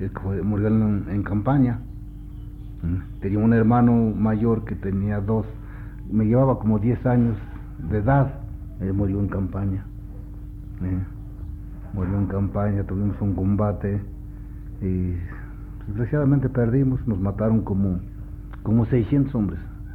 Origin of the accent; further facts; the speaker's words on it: Ajusco, Mexico City, Mexico; born there; Nací aquí en Ajusco, ¿eh? Aquí en Ajusco, aquí donde estamos, nací. Y me bautizaron en Tlalpa, la parroquia de Tlalpa.